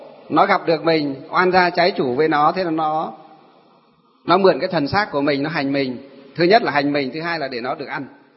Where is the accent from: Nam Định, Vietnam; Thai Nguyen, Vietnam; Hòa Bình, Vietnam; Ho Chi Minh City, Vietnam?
Hòa Bình, Vietnam; Thanh Lương; ví dụ như trong quê nhà tôi cách đây 2 năm, ở trong xã Thanh Lương, Lương Sơn, Hòa Bình á. Ngày xưa là Thanh Lương, Kim Bôi, Hòa Bình, bây giờ chuyển về Lương Sơn.